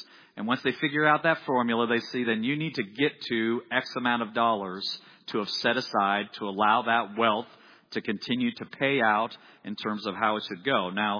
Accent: Iowa, United States; I'm from Iowa. If it's a tornado, we're getting in the basement.

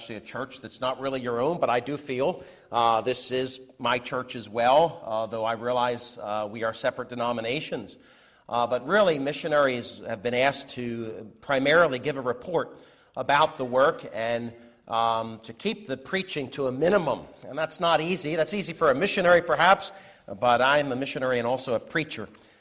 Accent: United States; accent: American; he picked up on my American accent, that I was really wanting to preach to him

